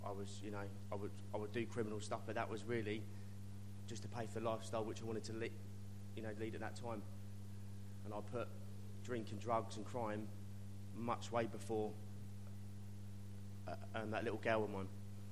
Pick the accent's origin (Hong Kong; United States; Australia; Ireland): Australia; Shepparton, Victoria; So I grew up in Shepparton. I was in a broken home, basically.